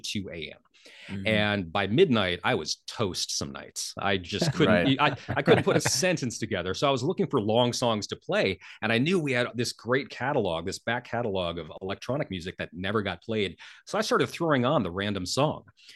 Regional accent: Stillwater, Oklahoma, United States; It was a commercial station in my hometown of Stillwater, Oklahoma, a small commercial station, but we were in a college town.

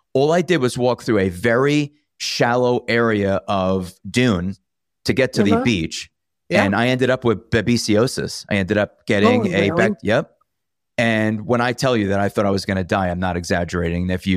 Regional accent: New York, United States; So just in full disclosure, I grew up in Long Island.

